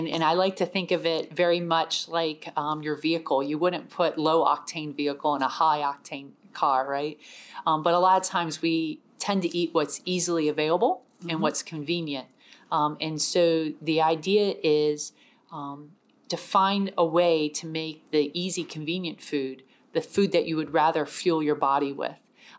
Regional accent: Canton, Ohio, United States; I grew up in Canton, Ohio, which is a small town about an hour south of Cleveland, home of the Pro Football Hall of Fame

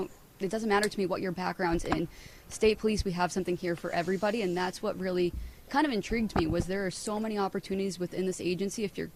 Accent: New Hampshire, United States; I went to UNH, born and raised in New Hampshire

